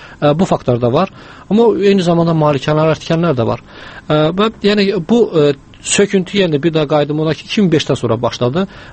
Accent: Lerik, Lerik District, Azerbaijan; biz Lerikliyik ümumiyyətlər.

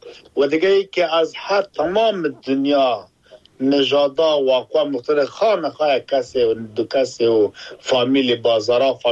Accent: Afghanistan; now in United Kingdom; ما افغان هستم در انگلستان زندگی می کنم، این که خودم افغان هستم مسلمان

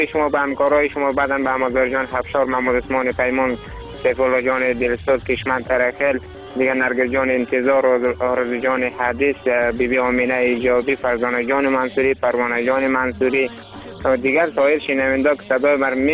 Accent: Afghanistan; همه ما شما افغان هستیم

